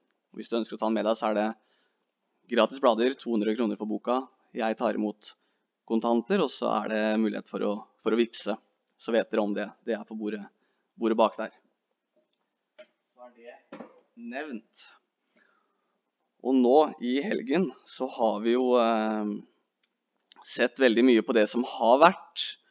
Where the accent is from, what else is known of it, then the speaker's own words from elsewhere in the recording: Eastern Norway, Norway; Jeg jo blir jo kalt søring her oppe, men jeg er egentlig østlending, da.